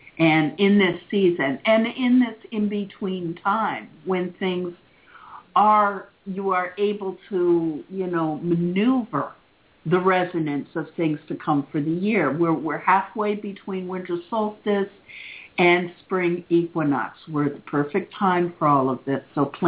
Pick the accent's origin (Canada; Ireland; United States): Ireland; And I'm Irish.